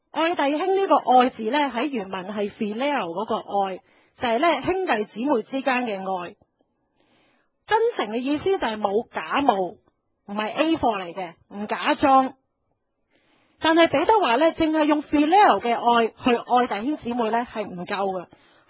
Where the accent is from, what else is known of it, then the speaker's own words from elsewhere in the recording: China; 我们中国人很要面子的